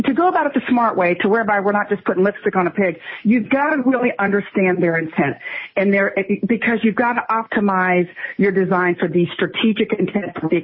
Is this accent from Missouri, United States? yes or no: no; Virginia, United States; born there; But, well, I was born in Virginia, but my mother was from Tennessee, and every summer we spent down there